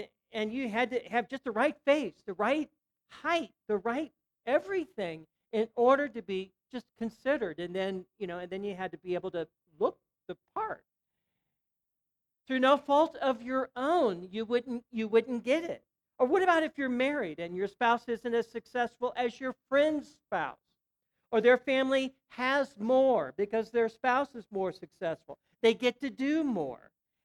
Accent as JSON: {"language": "English", "town": "St. Louis", "region": "Missouri", "country": "United States", "said": "but I wasn't a Southerner. I was a Midwesterner. I'm from St. Louis."}